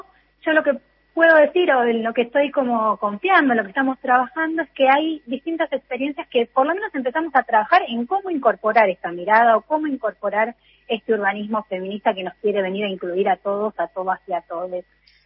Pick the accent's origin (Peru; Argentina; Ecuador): Argentina; Lanús, Buenos Aires Province; yo soy de Lanús, del conurbano bonaerense